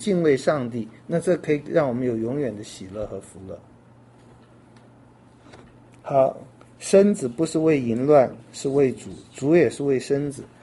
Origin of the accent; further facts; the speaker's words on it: China; 名誉就是我们中国人最爱的面子